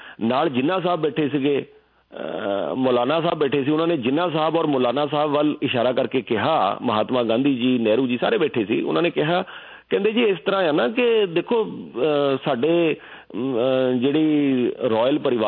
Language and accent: Punjabi; Canada; ਮੈਂ ਕਿਹਾ ਜੀ ਅਸੀਂ ਕੈਨੇਡੀਅਨ ਹਾਂ ਬਸ, ਸਾਡੀ ਕੋਈ ਸਪੈਸ਼ਲ ਮੰਗ ਥੋੜ੍ਹੀ ਆ।